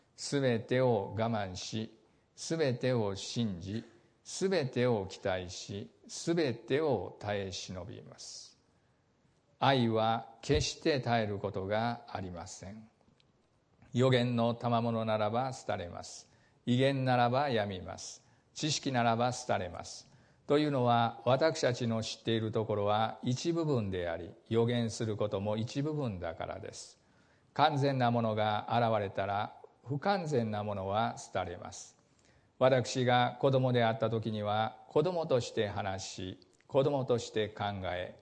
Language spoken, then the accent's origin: Japanese; Suita, Osaka, Japan; 私は千里山、吹田市の千里山というところで生まれ育ちました。千里第二小学校という小学校に行ってたんですが